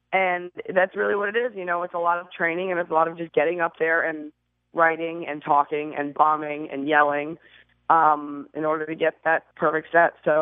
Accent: Texas, United States; I only grew up in the one place. But I will say, growing up in Texas, you know, we're the only state that provides 2 years of our own state history.

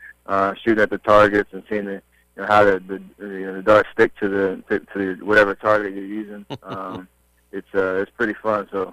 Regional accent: Charlotte, North Carolina, United States; I grew up in Charlotte, so I didn't have a team, a major league team anyway, in the area.

